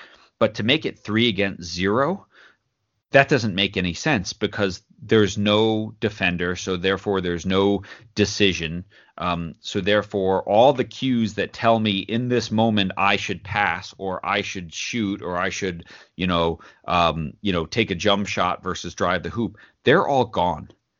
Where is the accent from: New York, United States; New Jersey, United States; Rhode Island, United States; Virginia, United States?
New York, United States; So I'm 47. So I grew up in New York on Long Island